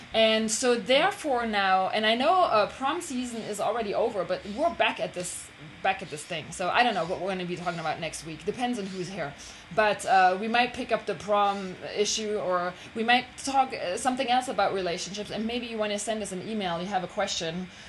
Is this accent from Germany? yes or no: yes; Germany; I'm from Germany. We didn't play football